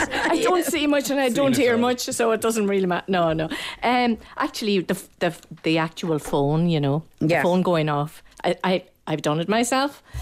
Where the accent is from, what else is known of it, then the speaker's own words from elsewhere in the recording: Gaeltacht, Ireland; Of course, I'm from the Gaeltacht, and this is the happiest song in Irish I know